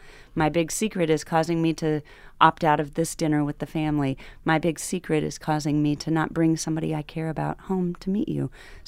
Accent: Kansas City, United States; We'd never had one in Kansas City. And I say we because I will always consider Kansas City my hometown.

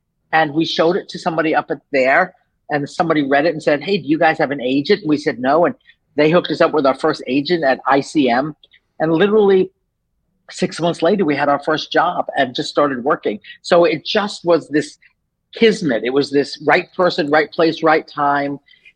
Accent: New York, United States; I'm from New York. So I grew up in New York and wanted to be a playwright.

